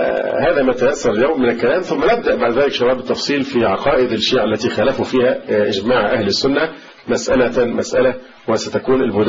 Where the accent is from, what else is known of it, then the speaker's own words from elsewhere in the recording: Egypt; عندنا في مصر صالح الورداني